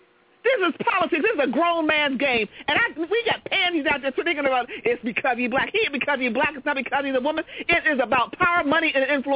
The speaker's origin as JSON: {"language": "English", "town": "Hubbard", "region": "Ohio", "country": "United States", "said": "That you don't know if I've ever experienced racism, and I'm from Hubbard, Ohio."}